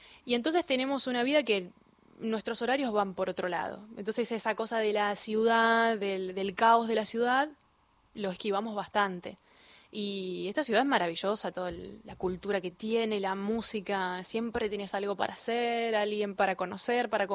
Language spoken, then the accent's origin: Spanish; Rafaela, Santa Fe, Argentina; also born or lived in Córdoba / Rosario; los primeros años de mi vida los pasé en Córdoba, después en Rafaela, en mi ciudad natal, después me fui a estudiar a Rosario, y después me vine acá